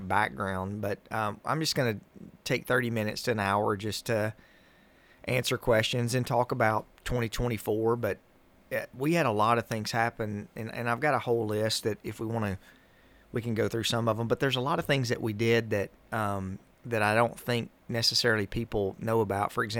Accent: Monteagle, Tennessee, United States; Well, you know, I'm from Monteagle. So

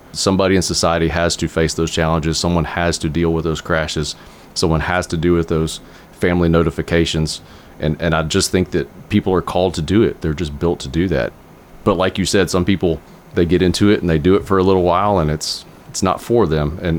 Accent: Mississippi, United States; Well, so I was raised in Mississippi.

